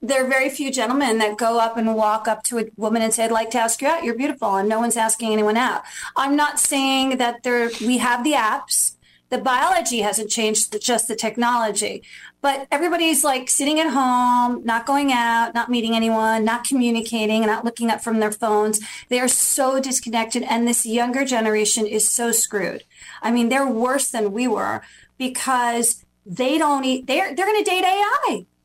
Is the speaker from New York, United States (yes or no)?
no; New Jersey, United States; I'm from Jersey.